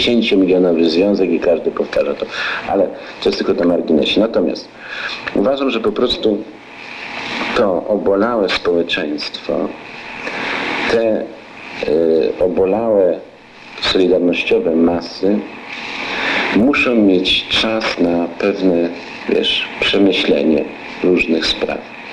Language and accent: Polish; Greater Poland Voivodeship, Poland; pochodzę z Poznańskiego